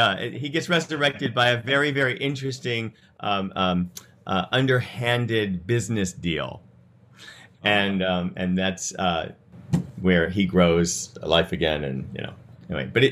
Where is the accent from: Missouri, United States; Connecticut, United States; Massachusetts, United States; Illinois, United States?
Missouri, United States; St. Louis; I grew up in St. Louis, Missouri, and my dad is a demolition contractor.